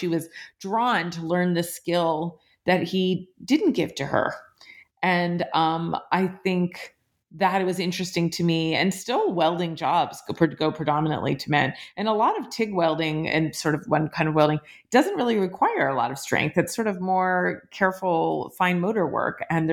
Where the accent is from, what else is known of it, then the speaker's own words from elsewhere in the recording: Appalachia, United States; So, I mean, I grew up Jewish in Appalachia